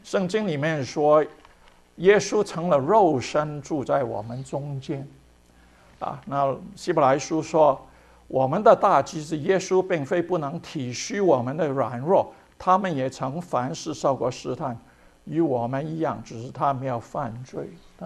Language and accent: Chinese; Hong Kong; 我小的时候在这个香港长大，香港那个时候还没有捷运，没有这个地下这个车，都是坐公车的